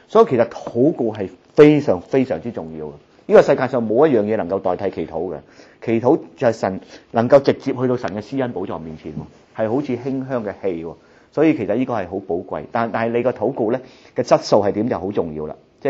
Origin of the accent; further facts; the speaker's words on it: China; 因為我哋中國人有句說話叫相由心生喎